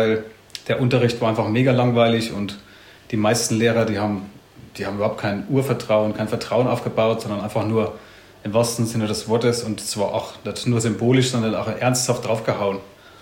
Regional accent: Thuringia, Germany; wenn ich dann zum Menschen sage, wo kommst du eigentlich her? Ja, Landkreis Sonneberg

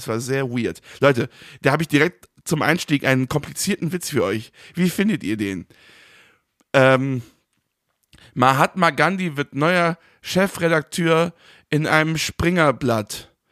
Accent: Würselen, North Rhine-Westphalia, Germany; Ich komme aus Würselen.

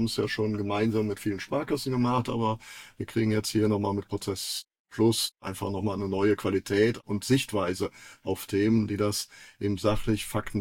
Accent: Cologne, North Rhine-Westphalia, Germany; Ich komme aus dem Rheinland, aus Köln

